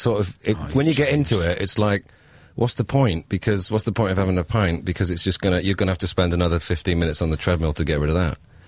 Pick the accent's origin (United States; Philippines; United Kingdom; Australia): United Kingdom; Gloucester, South West England; born there; now in London, United Kingdom; North London for 17 years, so I've lived in North London longer than I've lived anywhere else, but I was born in the West Country in Gloucester.